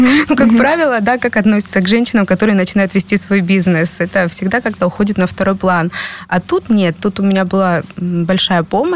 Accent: Russia; moved away; И как бы я приехала из России, естественно, я боялась очень многого.

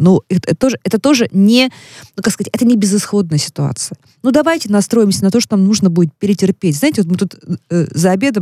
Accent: Novosibirsk, Novosibirsk Oblast, Russia; Я родом из Новосибирска, слушатели многие знают. И это третий город страны.

